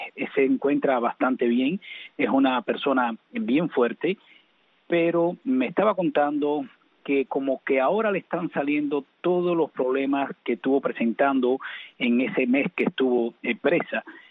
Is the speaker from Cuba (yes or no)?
yes; Cuba; y buenas tardes también a todo mi pueblo cubano.